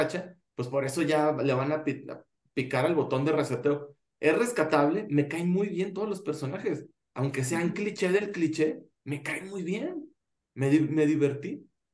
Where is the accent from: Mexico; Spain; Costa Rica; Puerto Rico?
Mexico; ahora, como a mí como mexicano, me gustaron mucho